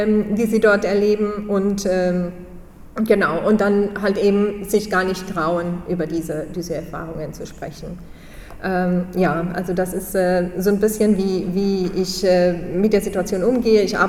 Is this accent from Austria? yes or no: no; Colombia; now in Düsseldorf, Germany; ich wohne mittlerweile in Düsseldorf, ich komme ursprünglich aus Kolumbien und lebe in Düsseldorf seit 11 Jahren